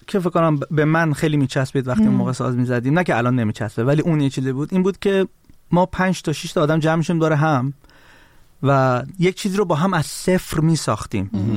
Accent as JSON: {"language": "Persian", "town": "Tehran", "region": "Tehran Province", "country": "Iran", "tie": "born or raised there", "lives_now": "abroad", "said": "من چون خودم بچه اکباتان هم خیلی برام مهم"}